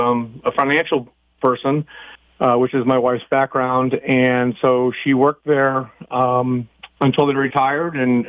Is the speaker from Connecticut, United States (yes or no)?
yes; West Hartford, Connecticut, United States; Well, I mean, growing up in West Hartford, I've been going there since I was a little kid